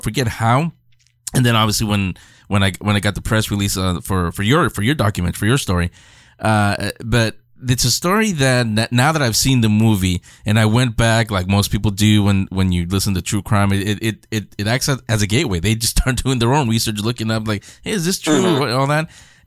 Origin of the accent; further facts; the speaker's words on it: San Francisco, California, United States; now in Los Angeles, United States; because I grew up in San Francisco, and I'm in the LA area now.